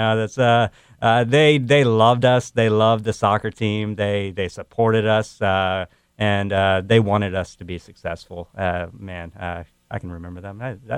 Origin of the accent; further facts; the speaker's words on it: Texas, United States; also born or lived in Memphis; I was born here in Memphis, moved to Texas early, and I remember watching the World Cup.